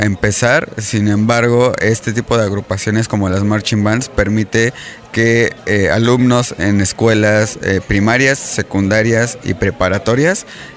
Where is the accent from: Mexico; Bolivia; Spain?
Mexico; Puebla; Venimos de Puebla, el estado de Puebla, ciudad de Puebla y el país es México.